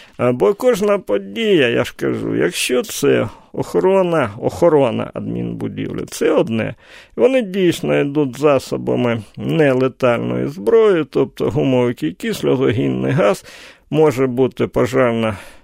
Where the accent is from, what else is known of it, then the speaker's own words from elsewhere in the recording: Luhansk, Luhansk Oblast, Ukraine; я на перехресті Шовкового і Оборони народився, який жив все життя у Луганську